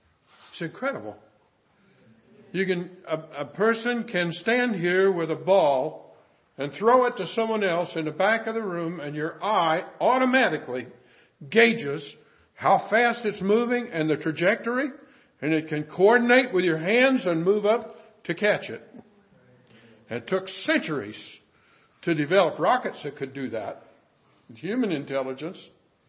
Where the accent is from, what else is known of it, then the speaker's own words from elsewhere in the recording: United States; But I'm an American, and you are too. This is the time that our country celebrates the occasion of being thankful to the Lord.